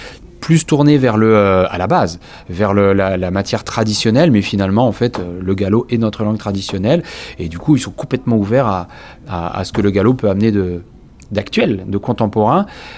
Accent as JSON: {"language": "French", "town": "Vitré", "region": "Brittany", "country": "France", "said": "je suis originaire d'Haute-Bretagne, hein, je suis du pays de Vitré, bah, Saint-Rennais."}